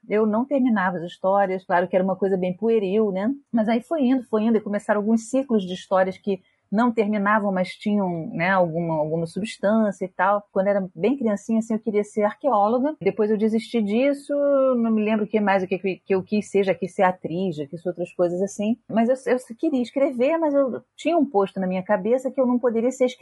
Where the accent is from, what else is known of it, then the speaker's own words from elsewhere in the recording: Rio de Janeiro, Brazil; born there; now in Niterói, Brazil; moro aqui em Niterói, nasci no Rio de Janeiro, né, mas moro em Niterói.